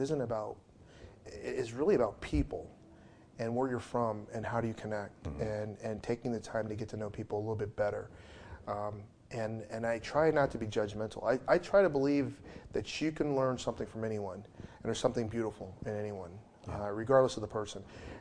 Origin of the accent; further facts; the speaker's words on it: Newburgh, New York, United States; especially growing up in Newburgh, New York, when I would hang out.